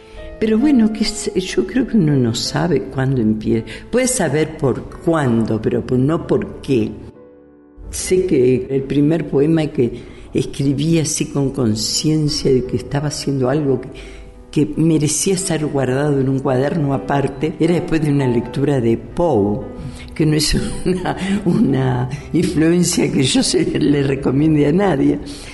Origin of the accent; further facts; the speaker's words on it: Uruguay; moved away as an adult; now in Mexico; soy uruguaya, pero en parte, porque en buena parte también soy mexicana. Yo llegué acá en el año 74, estuvimos 11 años y medio aquí